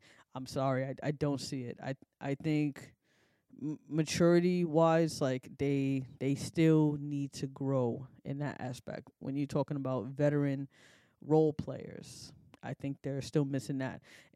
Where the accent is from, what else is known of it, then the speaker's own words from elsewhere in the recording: East Coast, United States; Like I said, I'm from the East Coast, still living in the East Coast.